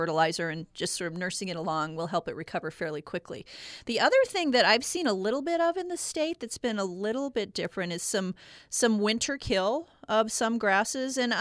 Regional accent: Texas, United States; I grew up in Texas, so Texas A&M would be the equivalent

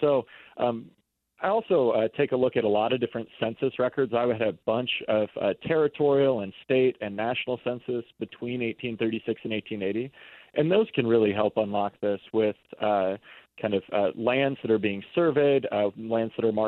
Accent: Pella, Iowa, United States; I think growing up in Pella, I was acutely aware of the town of Red Rock that's now submerged beneath the waters of the reservoir

